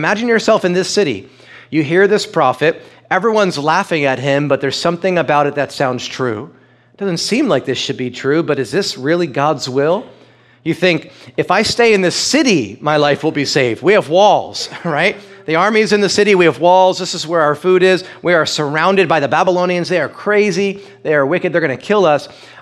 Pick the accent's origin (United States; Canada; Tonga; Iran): United States; East Coast; But it's I grew up on the East Coast. There's plenty of rain. I'm fine.